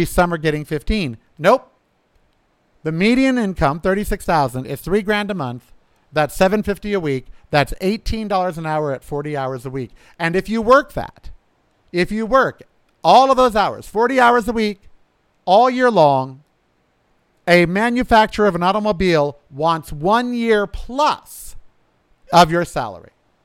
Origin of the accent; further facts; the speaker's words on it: United States; You, as an American, do not have the right to knowingly and willingly infect other individuals